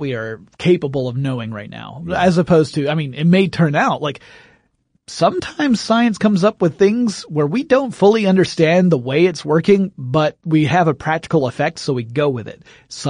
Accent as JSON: {"language": "English", "region": "Deep South", "country": "United States", "said": "because I'm from the Deep South."}